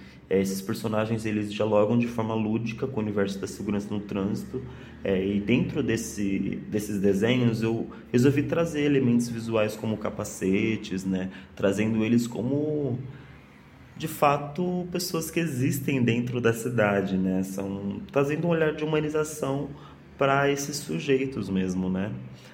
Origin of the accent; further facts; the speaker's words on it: Cotia, São Paulo, Brazil; Eu sou original de Cotia